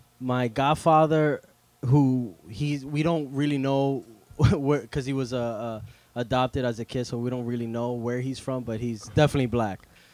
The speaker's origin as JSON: {"language": "English", "town": "Licey de Medio", "region": "Santiago", "country": "Dominican Republic", "said": "We're from Licey de Medio."}